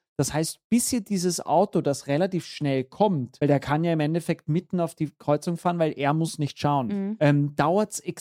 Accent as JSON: {"language": "German", "country": "Austria", "said": "Ich glaube, bei uns in Österreich sind es 80%, die du schaffen musst und ich war so auf 81%."}